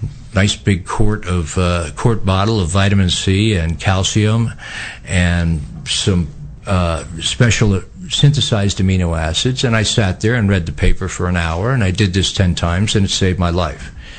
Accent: New York, United States; But it probably lent itself, since I grew up in New York, it probably lends itself to me being a lot healthier

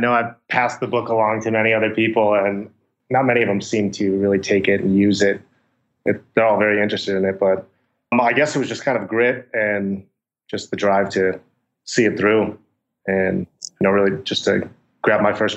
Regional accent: Minnesota, United States; Well, going into it, I came from Minnesota where I could find a duplex.

